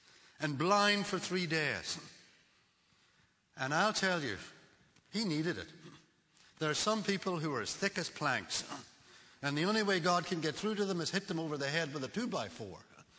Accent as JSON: {"language": "English", "country": "Ireland", "said": "Now, I believe, I'm Irish, I believe that children are enemies of civilization."}